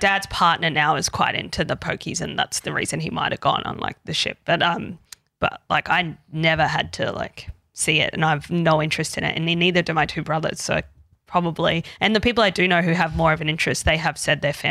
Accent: Queensland, Australia; I grew up in Queensland, so I'm like, I've seen that.

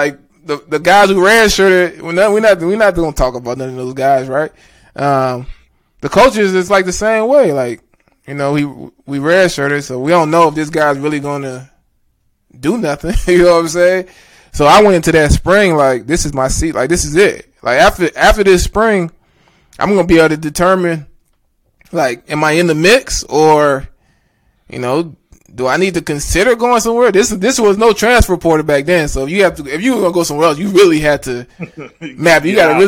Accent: Florida, United States; Like, I'm from Florida. I'm cold.

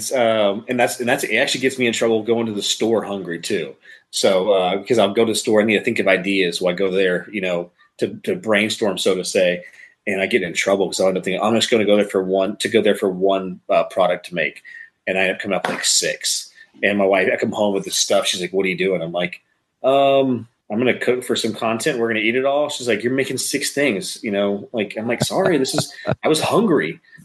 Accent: Houston, Texas, United States; But I mean, I grew up in Houston. Don't hold it against me. I am an Astros fan.

